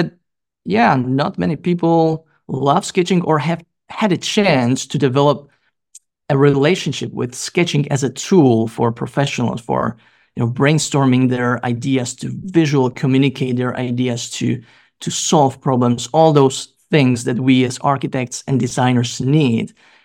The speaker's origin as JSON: {"language": "English", "country": "Czechia", "also_born_or_lived": "Denmark", "second_language": "English", "said": "I'm from the Czech Republic, but I also studied and worked as an architect in Denmark, where I spent 5 years."}